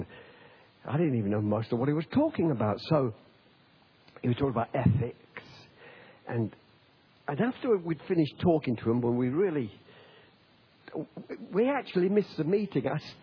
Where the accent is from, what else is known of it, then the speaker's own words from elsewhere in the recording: Nottingham, East Midlands, United Kingdom; And I come from Nottingham, and was in Nottingham